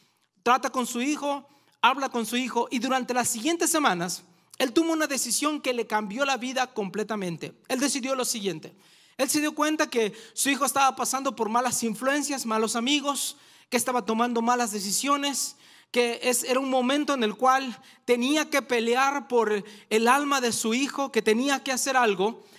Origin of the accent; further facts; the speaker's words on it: Mexico; Y así como todo buen padre, yo que soy mexicano, así me dan ganas de voltearle uno, pero no se lo volteo.